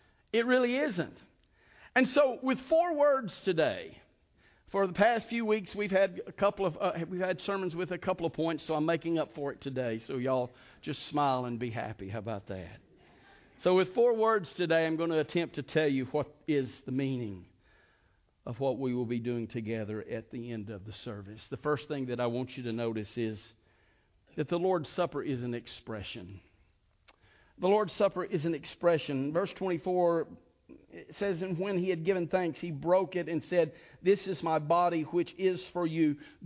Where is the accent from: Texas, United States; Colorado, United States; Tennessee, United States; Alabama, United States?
Texas, United States; Houston; I was born and raised in Texas. I'm a true Texan.